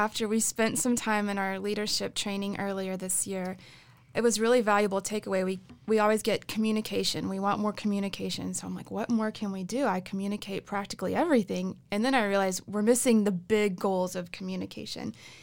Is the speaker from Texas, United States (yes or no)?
yes; Fort Worth, Texas, United States; we moved our family back home, which I'm from Fort Worth, so glad to be back.